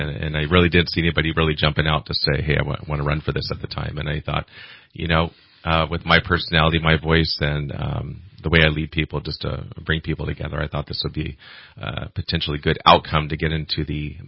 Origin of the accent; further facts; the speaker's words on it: California, United States; moved away as an adult; I grew up in the Bay Area. After high school, I came out here in 1995 and went to Simpson University.